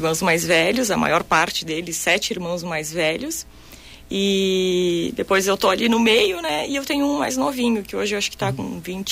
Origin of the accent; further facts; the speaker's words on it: Serafina Corrêa, Rio Grande do Sul, Brazil; Serafina Corrêa, uma cidadezinha bem pequenininha, próxima a Guaporé, Nova Bassano. Acho que hoje está em torno de 10, 15 mil habitantes. Sou natural de lá.